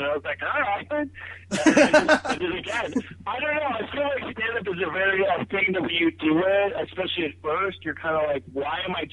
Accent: Manhattan, New York, United States; born or raised there

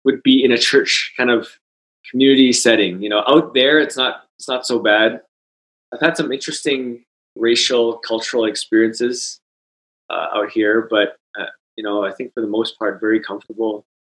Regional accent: Calgary, Alberta, Canada; born or raised there; also born or lived in Winnipeg

